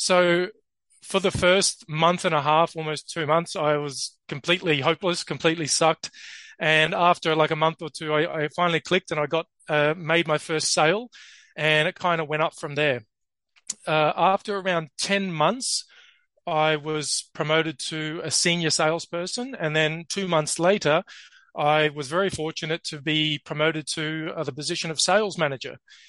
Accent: Australia; now in France; So I live now I'm originally from Australia, but I now live in the south of France.

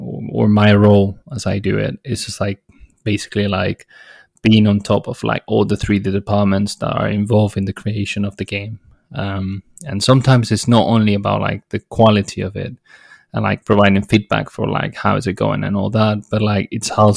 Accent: Spain; Well, for me, it's very easy, because, like, so I come from Spain.

